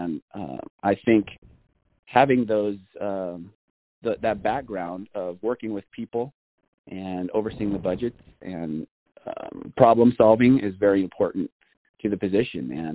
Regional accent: Arizona, United States; moved away as an adult; now in Idaho, United States; Yeah, so I've been in Idaho for almost 4 years, Bonner County for all of that. I came from Arizona with my family, and so I've been here for about 4 years

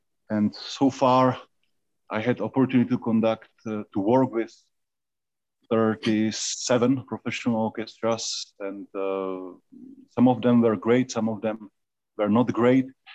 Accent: Prague, Czechia; also born or lived in Brussels; now in United States; So I'm originally from Prague, Czech Republic. That was first destination where I started my music training, first in viola, piano, and later in conducting.

